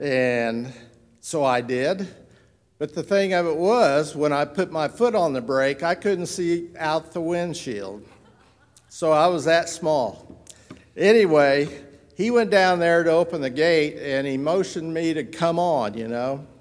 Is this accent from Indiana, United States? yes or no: yes; Evansville, Indiana, United States; born there; I was born in St. Mary's Hospital in Evansville, Indiana. And all my family was from Boonville, Indiana, on both sides.